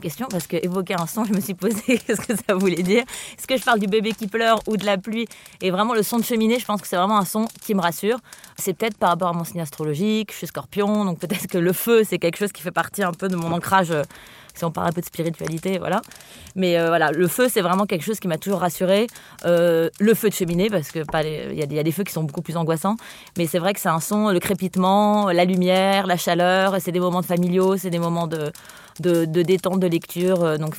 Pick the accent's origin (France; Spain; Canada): Spain; ça me lie aussi à tout ce courant-là, même si je suis espagnole.